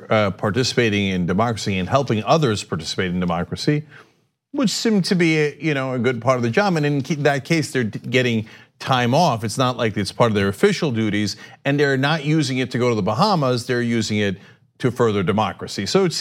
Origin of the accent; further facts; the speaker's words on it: New Jersey, United States; I'll tell you another story during the postgame about snow cancellations growing up in New Jersey.